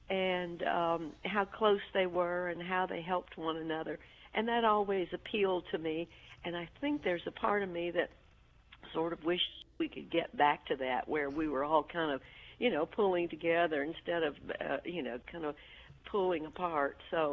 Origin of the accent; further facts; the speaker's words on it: Birmingham, Alabama, United States; I grew up in Birmingham, and when I was growing up, I grew up in Woodlawn, which was a suburb of Birmingham.